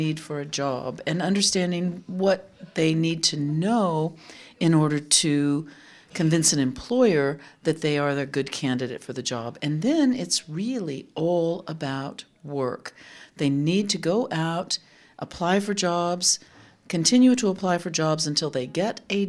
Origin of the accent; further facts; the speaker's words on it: Austin, Texas, United States; I am from Austin, Texas. I'm a career counselor in private practice in the United States.